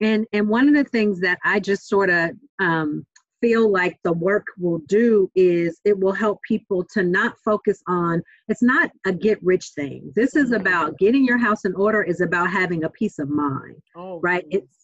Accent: Oakland, California, United States; Born and raised in Oakland, went through the entire Oakland Public School District.

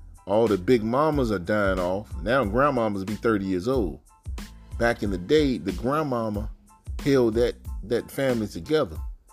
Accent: the South, United States; I'm from the South, and I notice when funerals go on in the South, it's like you see so many cars from up north are here to pay their last respect.

